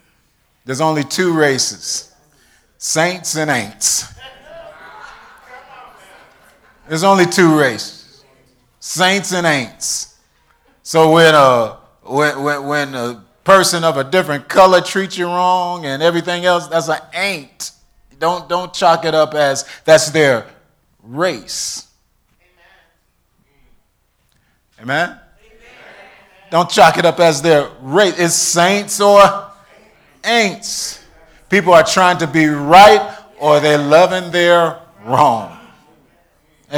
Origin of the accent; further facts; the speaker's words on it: Bloomfield, Michigan, United States; I mean, I'm from Bloomfield. I'm from Birmingham.